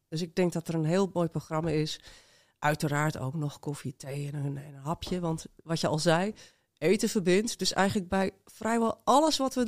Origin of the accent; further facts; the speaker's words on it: Amsterdam, North Holland, Netherlands; Eiburg, ja, we zijn gewoon Amsterdammers.